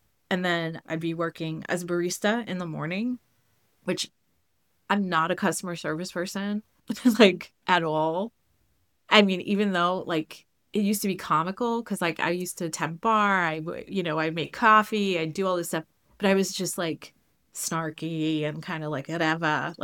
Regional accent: New England, United States; And, you know, I grew up in New England.

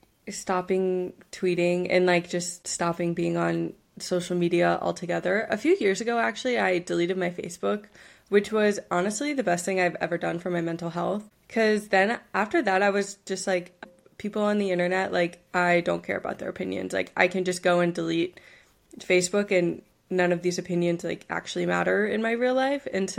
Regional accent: United States; moved away as an adult; now in Vienna, Austria; And I am an American girl living in Vienna. I moved here like 3 years ago

